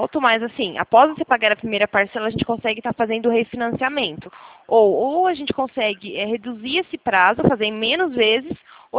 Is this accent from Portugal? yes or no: no; Santa Bárbara d'Oeste, São Paulo, Brazil; eu sou daqui de Santa Bárbara do Oeste. É interior de São